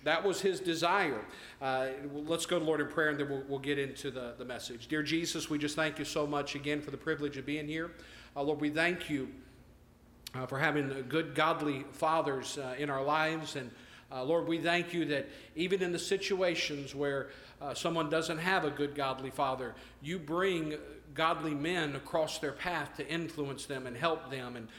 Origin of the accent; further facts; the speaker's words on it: United States; And as American, I want to say thank you for being willing to serve this great nation.